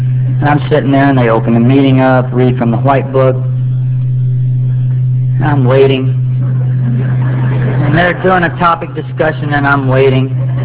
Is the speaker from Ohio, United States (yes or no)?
no; Texas, United States; And I'm from the South. I'm from Texas.